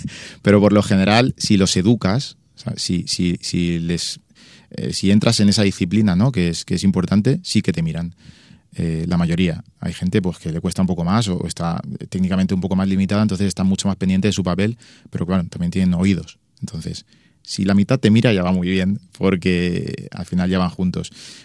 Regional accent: Ibi, Valencian Community, Spain; soy de IBI y en IBI creo que todos nos reinventamos

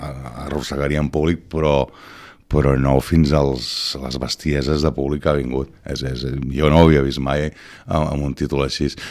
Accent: Tordera, Catalonia, Spain; jo sóc de Tordera

